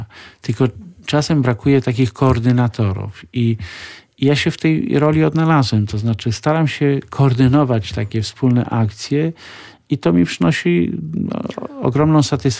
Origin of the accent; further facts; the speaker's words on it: Biały Bór, West Pomeranian Voivodeship, Poland; moved away as an adult; now in Lublin, Poland; Tak, moje rodzinne strony to środkowe Pomorze, miejscowość Biały Bór, tam się urodziłem i tam spędziłem dzieciństwo.